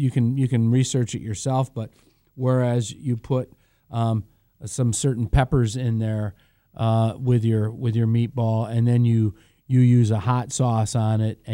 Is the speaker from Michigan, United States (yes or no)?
yes; Michigan, United States; Because I grew up in Michigan.